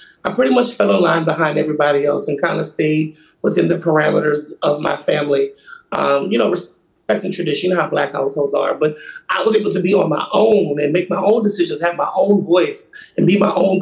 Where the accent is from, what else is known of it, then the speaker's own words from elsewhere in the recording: Virginia, United States; Growing up in Virginia, most majority of my father's side of the family all attended Virginia State University.